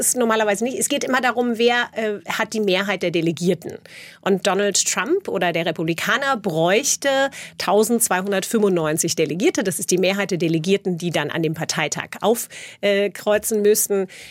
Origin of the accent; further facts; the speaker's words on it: Wiesbaden, Hesse, Germany; Das erinnert mich genau an meine Jugend in Wiesbaden, so 13, 14.